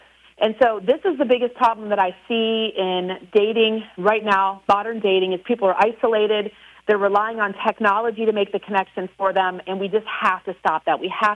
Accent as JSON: {"language": "English", "region": "Midwest", "country": "United States", "said": "I come from the Midwest originally, and people didn't even know what Sweetest Day was"}